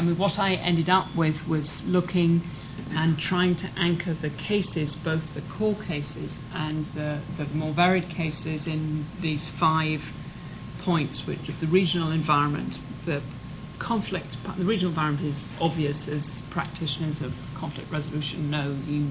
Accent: United Kingdom; In being a Brit, I hardly spent any time at all at university.

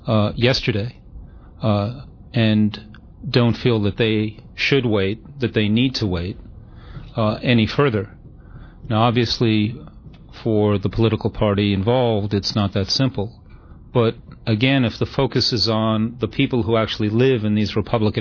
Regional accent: Boston, Massachusetts, United States; Now, I come from Boston, too.

